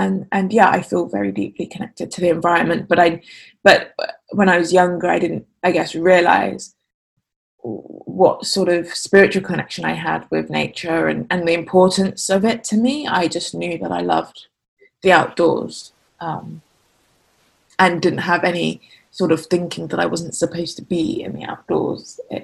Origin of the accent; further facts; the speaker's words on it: London, United Kingdom; I have just turned 23. I am from the UK. I'm from London, but I'm currently living in Cambridge